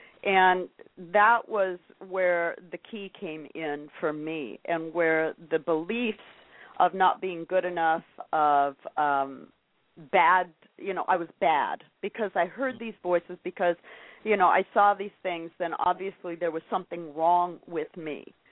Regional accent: Colorado, United States; also born or lived in Los Angeles; And so I was raised in Colorado, and when I got to be about 18 years old, I was born out here in Los Angeles, but my parents moved to Colorado when I was about 2 years old

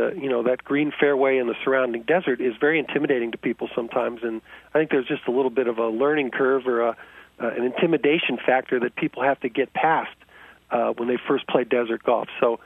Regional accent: Ohio, United States; now in Arizona, United States; I'm from Ohio originally, so I'm a transplanted Buckeye and been out here in Arizona now about 22 years.

